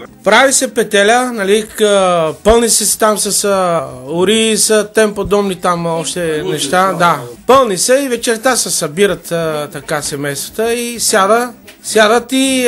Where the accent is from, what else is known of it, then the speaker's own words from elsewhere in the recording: Bukovlak, Pleven Province, Bulgaria; от Буковлък съм.